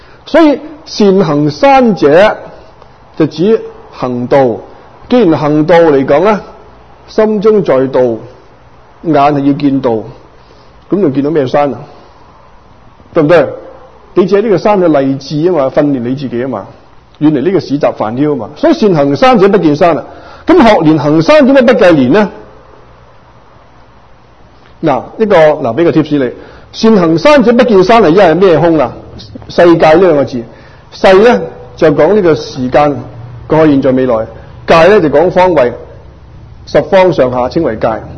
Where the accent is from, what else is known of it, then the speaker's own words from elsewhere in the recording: Hong Kong; 我香港人咁当年居士嚟过香港好开心。香港我住喺沙田排头村，